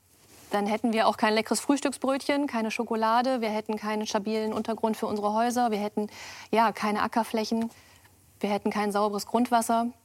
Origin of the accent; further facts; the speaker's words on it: Lower Saxony, Germany; Ich bin auf dem Bauernhof groß geworden, im Landkreis Osnabrück. Also ganz idyllisch in einem Moorgebiet.